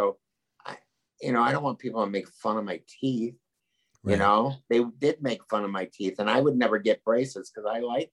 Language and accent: English; St. Paul, Minnesota, United States; we've had a rough year, especially Minneapolis, my hometown, St. Paul I was from